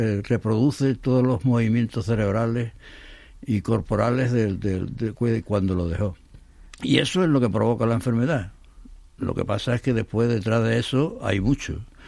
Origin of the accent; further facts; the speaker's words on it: Huelva, Andalusia, Spain; Yo, como soy de Huelva, digo un cacho.